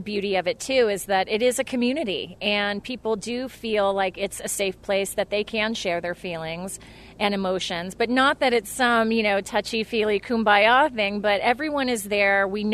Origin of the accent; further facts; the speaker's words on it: Dayton, Ohio, United States; Well, I was born and raised in Dayton, and I am a mass comm major from Wright State